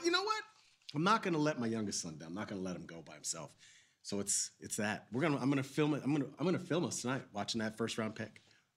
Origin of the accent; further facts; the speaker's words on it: Florida, United States; moved away; Because I didn't grow up here as a kid. I grew up in Florida.